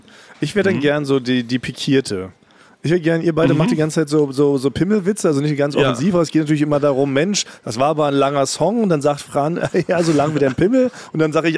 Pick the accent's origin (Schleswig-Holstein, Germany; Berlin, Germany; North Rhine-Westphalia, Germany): Berlin, Germany; born there; ich bin ja als gebürtiger Berliner, kenne ich tatsächlich nur diese ganzen Berliner Morningshows.